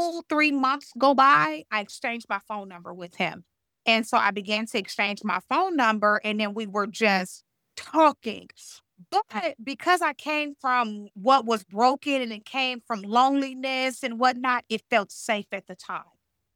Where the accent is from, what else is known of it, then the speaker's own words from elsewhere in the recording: Inglewood, California, United States; And so I grew up in Inglewood. And yeah, Inglewood, California.